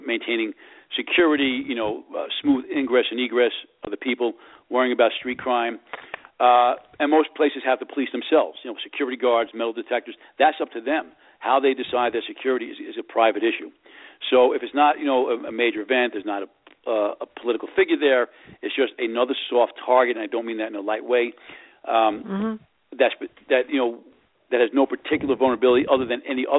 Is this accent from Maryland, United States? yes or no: no; New York, United States; I grew up in New York like you did.